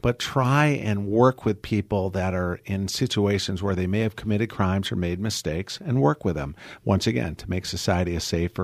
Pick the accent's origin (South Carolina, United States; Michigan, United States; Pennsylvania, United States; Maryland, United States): Michigan, United States; Ann Arbor; born and raised in Ann Arbor, Michigan, had some great mentors in my life as well.